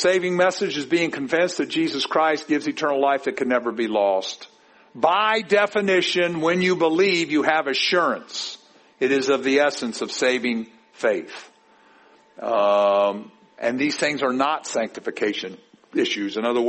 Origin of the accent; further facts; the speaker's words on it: Kentucky, United States; I'm from Kentucky, and I'm not that smart